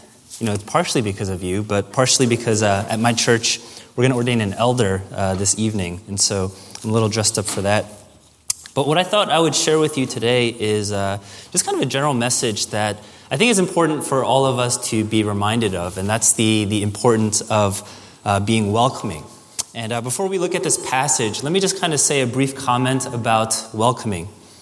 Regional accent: New Jersey, United States; When I was in college, and as mentioned, I went to Rutgers in New Jersey. I'm from New Jersey.

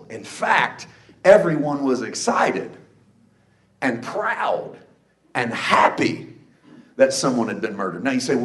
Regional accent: Missouri, United States; now in California, United States; I wasn't raised around orange trees. I grew up in Missouri. I moved to California. I got an orange tree in my yard.

